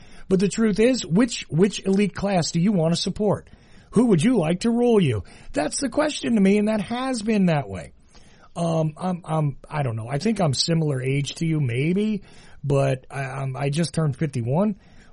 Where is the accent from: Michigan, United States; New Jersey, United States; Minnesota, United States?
New Jersey, United States; also born or lived in New York; Again, I'm from Jersey. I lived in New York.